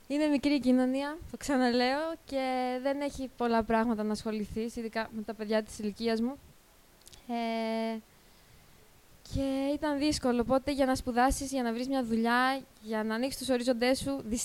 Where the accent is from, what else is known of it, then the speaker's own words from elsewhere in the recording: Georgia; Εδώ έχω γεννηθεί, εδώ έχω μεγαλώσει.